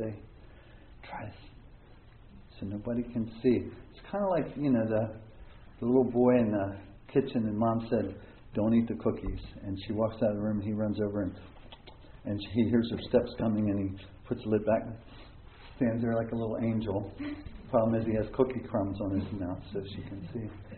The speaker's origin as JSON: {"language": "English", "town": "Baltimore", "region": "Maryland", "country": "United States"}